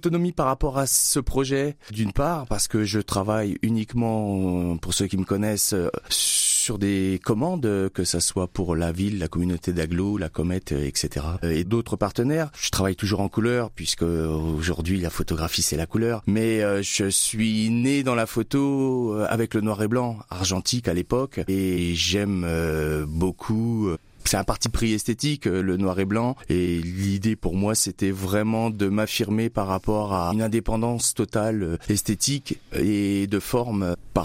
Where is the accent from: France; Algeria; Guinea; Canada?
France; Châlons-en-Champagne, Grand Est; Je suis né à Chalon-sur-Marne il y a bien longtemps et j'y ai fait toutes mes études jusqu'au baccalauréat avant de partir un petit peu une dizaine d'années et de revenir m'y réinstaller pour travailler.